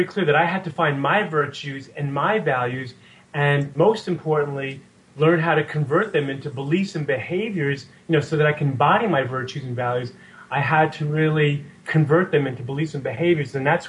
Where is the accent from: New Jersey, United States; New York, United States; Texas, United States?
New York, United States; growing up in New York, there was lots of spiritual teachers who would come through.